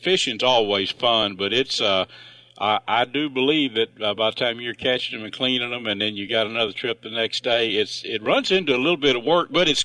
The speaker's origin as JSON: {"language": "English", "region": "Texas", "country": "United States", "tie": "born or raised there", "said": "You know, I was raised up in Red River County"}